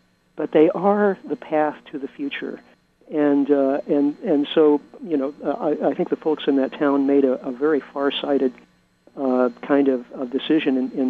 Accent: Midwest, United States; I am originally from the Midwest, so next time I'm back there, I should take some time and look that place up

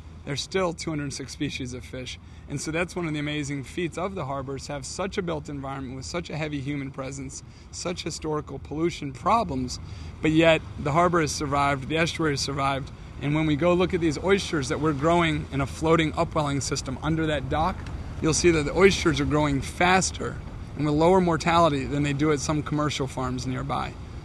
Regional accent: Virginia, United States; I was from Virginia, had nothing to do with the Hudson River, didn't know the Hudson River

